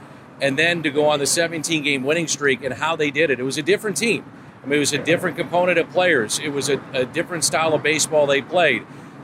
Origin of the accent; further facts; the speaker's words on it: St. Louis, Missouri, United States; I'm from St. Louis. He's from St. Louis.